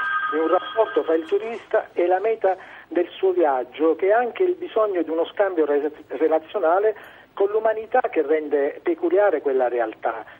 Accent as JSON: {"language": "Italian", "region": "Sicily", "country": "Italy", "said": "di cui sono anche orgoglioso in quanto siciliano anch'io"}